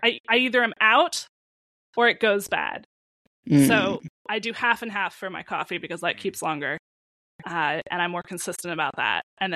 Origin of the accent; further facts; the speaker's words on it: California, United States; I have outed myself as a Californian who is out of touch.